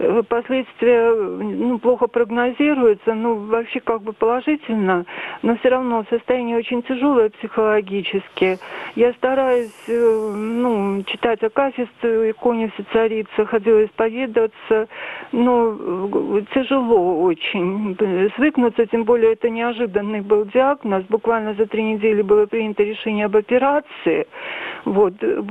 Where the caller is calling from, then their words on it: Leningrad Oblast, Russia; Я звоню из Ленинградской области.